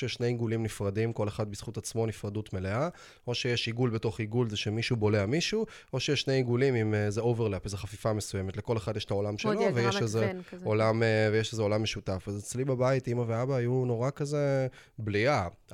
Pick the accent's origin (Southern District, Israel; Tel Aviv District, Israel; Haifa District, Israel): Haifa District, Israel; לא גדלתי ברמת אביב לאבא, זה לא משפחה ליברלית, זה משפחה סובייטית מהקריות.